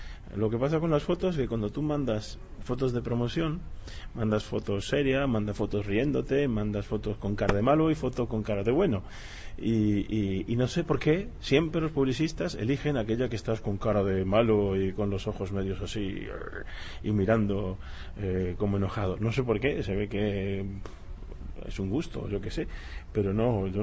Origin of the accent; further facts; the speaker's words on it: Argentina; born there; soy argentino de nacimiento y mi abuelo era español y soy también español por adopción, con lo cual tuve la suerte de poder tener dos países